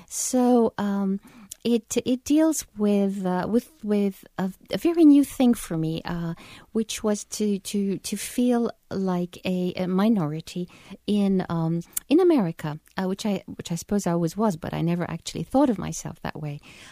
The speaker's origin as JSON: {"language": "English", "country": "Egypt", "tie": "born or raised there", "said": "Growing up in Egypt, whenever there was a national catastrophe like the 1967 defeat, my father and uncles packed their overnight bags"}